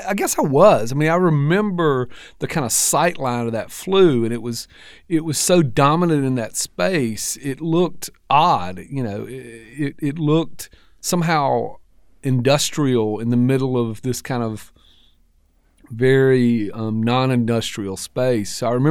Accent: Clinton, Georgia, United States; I grew up in about a 50-person town, about 25 old houses and about 25 new trailers. Clinton, Georgia, near Macon, just barely north of Macon, about 12 miles. And I grew up country, I mean, real country

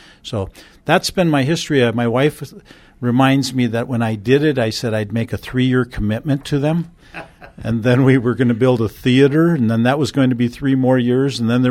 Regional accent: Mandan, North Dakota, United States; And I grew up in Mandan, North Dakota

